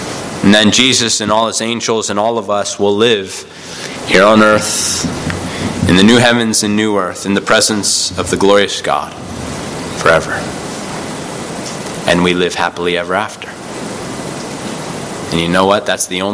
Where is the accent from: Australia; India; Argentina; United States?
United States; Phoenix, Arizona; I grew up in Phoenix, but I grew up as a Dodgers fan.